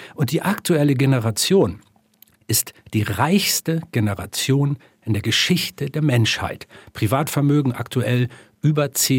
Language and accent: German; Germany; in dieses Land, in mein Heimatland